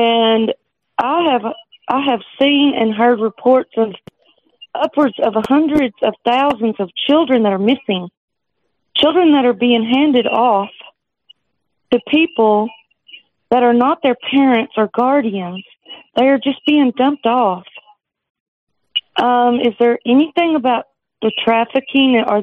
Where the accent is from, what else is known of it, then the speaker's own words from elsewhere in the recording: Texas, United States; I'm from Texas.